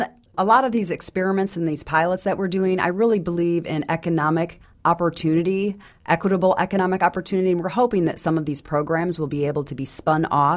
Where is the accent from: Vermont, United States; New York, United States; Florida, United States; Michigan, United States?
Michigan, United States; Detroit; now in Tulsa, United States; I'm from Detroit. It looks like a really good neighborhood to me.